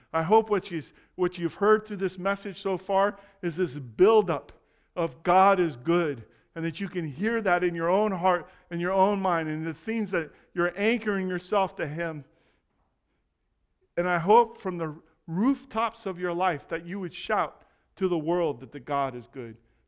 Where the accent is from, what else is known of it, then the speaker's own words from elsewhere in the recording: Jackson, California, United States; And it brought me back to memories when I was growing up in Jackson, California.